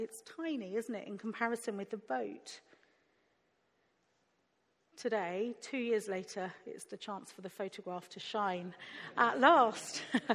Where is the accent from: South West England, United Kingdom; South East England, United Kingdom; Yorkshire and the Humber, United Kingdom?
South East England, United Kingdom; I told you earlier that I grew up in Sussex. I grew up in a village near Ashdown Forest, Winnie the Pooh country